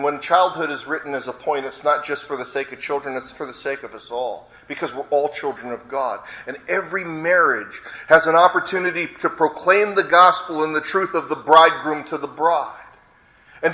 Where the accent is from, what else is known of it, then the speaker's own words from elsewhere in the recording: San Diego, California, United States; born there; moved away; I was born in San Diego, and I couldn't wait to leave because of the migration of fruits and nuts.